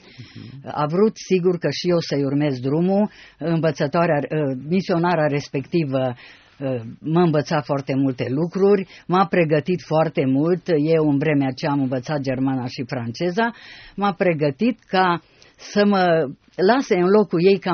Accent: Sibiu, Sibiu County, Romania; Sunt din Sibiu, acolo era o filarmonică renumită

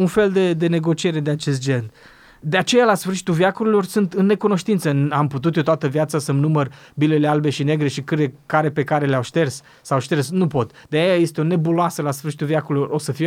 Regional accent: Romania; Uite, și noi ca și români considerăm pe Moise profetul nostru

